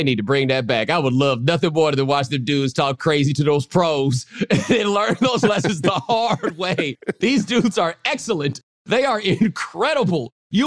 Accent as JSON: {"language": "English", "town": "Houston", "region": "Texas", "country": "United States", "said": "He's from Houston. I'm from Houston."}